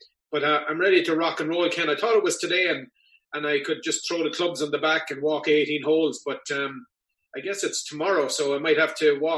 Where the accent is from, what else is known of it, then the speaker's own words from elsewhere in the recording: Abbeyleix, County Laois, Ireland; There's a few people listening back in my hometown, and I just wanted to send out a big congratulations to the minor team in Abbey Leaks